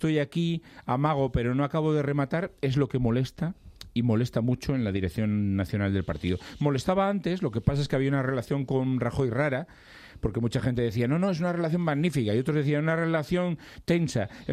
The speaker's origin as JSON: {"language": "Spanish", "region": "Galicia", "country": "Spain", "said": "Yo no quiero llegar ahí porque yo también soy gallego, ¿no?"}